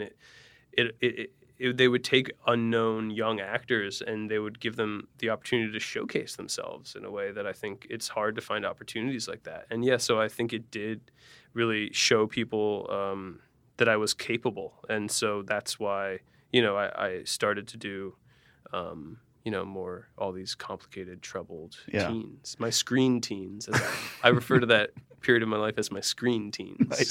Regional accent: Allentown, Pennsylvania, United States; Allentown, Pennsylvania.

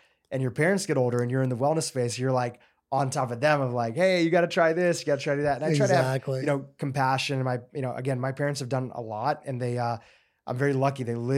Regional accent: Kenya; born there; I wasn't born in India. Neither were you, but I was born in Kenya. My grandparents, my parents are all born in Gujarat.

